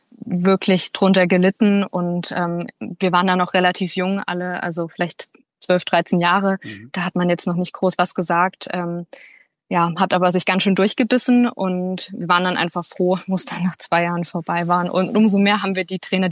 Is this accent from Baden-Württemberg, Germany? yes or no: no; Plauen, Saxony, Germany; born there; ich komme gebürtig aus Plauen, also Vogtland, auch so die Ecke Sachsen